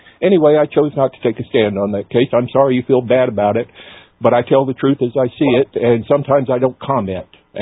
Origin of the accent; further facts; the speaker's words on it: Alabama, United States; I'm ashamed that you're from my home state of Alabama, though.